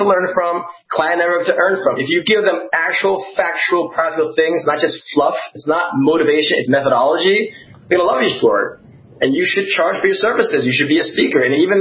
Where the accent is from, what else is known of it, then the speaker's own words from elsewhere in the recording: New York, United States; Yo, how you doing? Huh? I'm from New York.